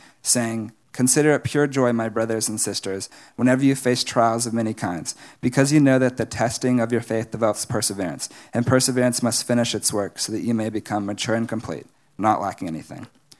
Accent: Dallas, Texas, United States; I was born on August 14, 1999, in Dallas, into a solid Christian family where I have grown up going to Watermark since I can remember.

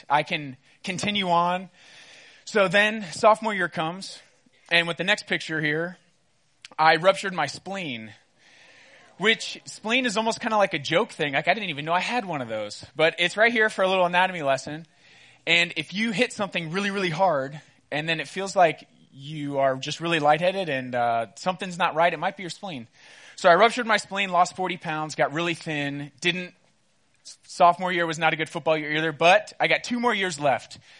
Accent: Katy, Texas, United States; also born or lived in Houston; So when I grew up in Houston, Texas. Anyone from Houston by chance? Anyone ever lived there? Yeah, a few leaders. Oh, and a few students too. Awesome. So I lived in Katy, which is west side of Houston.

